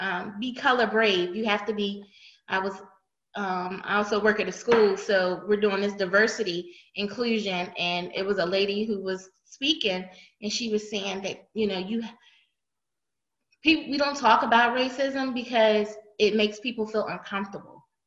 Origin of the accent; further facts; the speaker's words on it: Maryland, United States; because I'm from Maryland and my husband is from Virginia.